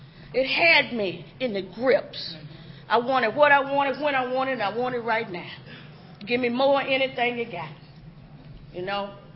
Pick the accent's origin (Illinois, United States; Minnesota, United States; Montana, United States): Illinois, United States; Chicago; moved away as an adult; I come from Chicago. That's where I was born and raised. I stayed there 35 years. And then I moved to South Carolina.